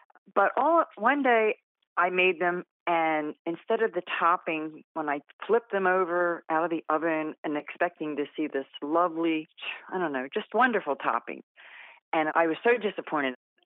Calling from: The Villages, Florida, United States; Right now, I'm calling from the Villages, Florida.

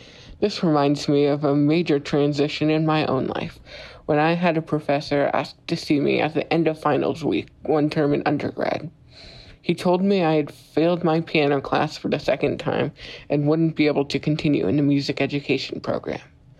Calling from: Philomath, Oregon, United States; Hi, Vanessa, Matt, and Ariana. … I'm from Philomath, Oregon.

